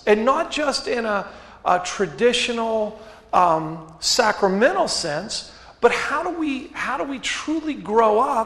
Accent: Westover, West Virginia, United States; growing up in Westover, the clearest picture of Christ that I saw as a kid growing up was not a Methodist minister.

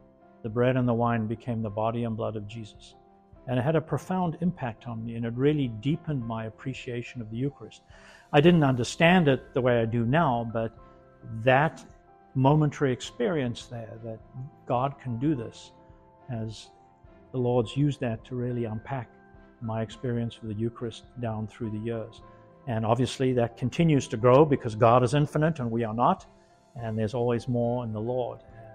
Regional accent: South Africa; now in United States; I'm from South Africa originally, emigrated to the United States, joined a community, later entered the seminary, and was ordained at the very young age of 43 as a priest.

